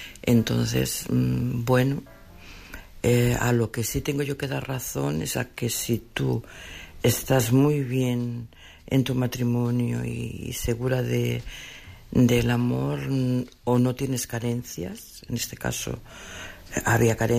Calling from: Asturias, Spain; desde Asturias.

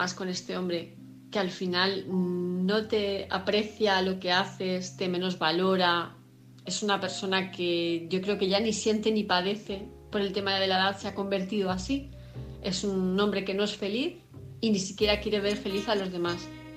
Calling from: Palma de Mallorca, Balearic Islands, Spain; de Palma de Mallorca.

